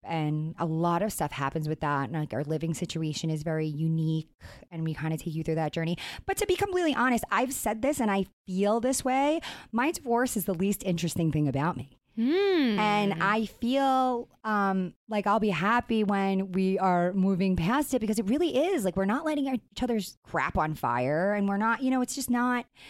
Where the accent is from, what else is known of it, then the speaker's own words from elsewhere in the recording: Long Island, New York, United States; it would be like me coming on and then pretending like I'm not from Long Island.